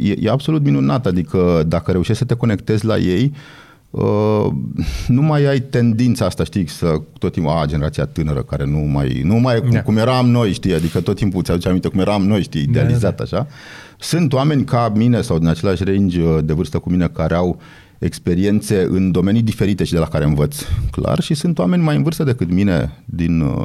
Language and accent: Romanian; Râmnicu Vâlcea, Vâlcea County, Romania; also born or lived in Bucharest; am crescut în Râmnicu Vâlcea la bunici, când m-am întors, că m-am născut în București, am crescut la Râmnicu Vâlcea, dar când m-am întors în București